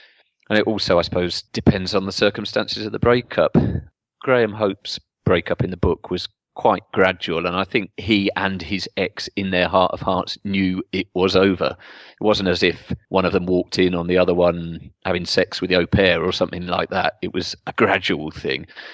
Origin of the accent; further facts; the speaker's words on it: United Kingdom; I keep talking about my Britishness